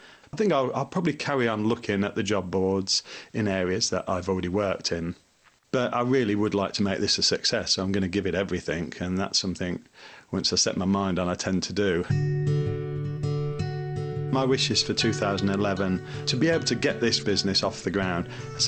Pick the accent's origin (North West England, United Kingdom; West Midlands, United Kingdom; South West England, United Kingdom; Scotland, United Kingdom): West Midlands, United Kingdom; Coventry; I'm 48 years old. I was born and bred in Coventry in Wycombe.